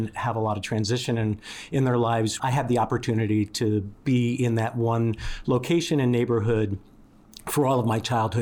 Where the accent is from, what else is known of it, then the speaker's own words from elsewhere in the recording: Fanwood, New Jersey, United States; So I grew up in a suburb of New York City in New Jersey, a small town called Fanwood.